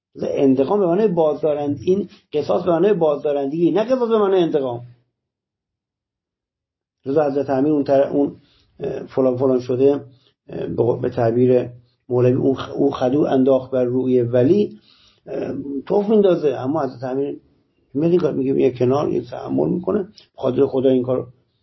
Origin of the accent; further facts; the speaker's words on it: Iran; سر این نیست که آمریکا ما ایرانیم